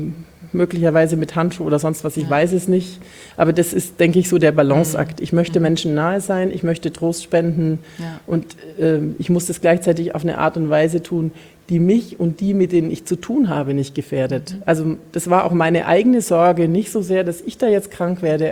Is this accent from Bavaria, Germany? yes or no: yes; Bavaria, Germany; also born or lived in Westphalia; now in Kassel, Germany; Ich komme ja nicht aus Kurhessen-Waldeck. Ich bin in Bayern aufgewachsen und habe die letzten Jahre in Westfalen gelebt und lebe tatsächlich erst seit 8. März in Kassel.